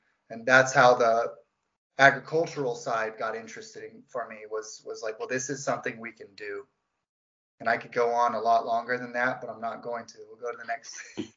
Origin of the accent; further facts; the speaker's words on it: Florida, United States; now in Finland; I'm an American. I was born in Southwest Florida in the United States.